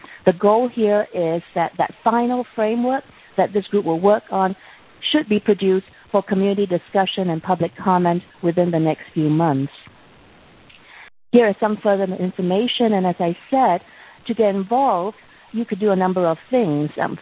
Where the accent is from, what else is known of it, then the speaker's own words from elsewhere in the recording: Singapore; now in United States; I'm originally from Singapore, although now I'm based in the United States, working from home.